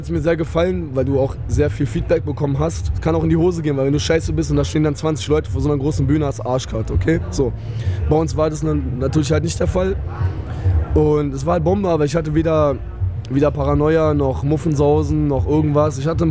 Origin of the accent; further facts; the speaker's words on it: Berlin, Germany; Ich komme von Agro Berlin, aus Berlin, aus Schöneberg